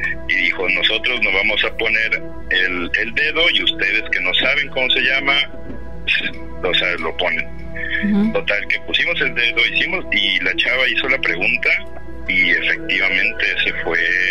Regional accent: Xalapa, Veracruz, Mexico; Yo soy originario de Jalapa, Veracruz

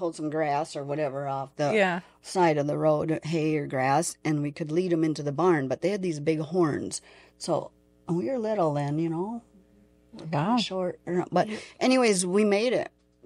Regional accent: Cokato, Minnesota, United States; born or raised there

